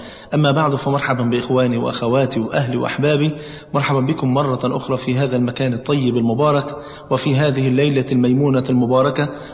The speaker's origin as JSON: {"language": "Arabic", "country": "Egypt", "said": "انا عن نفسي هتكلم عن بلدنا مصر مثلا"}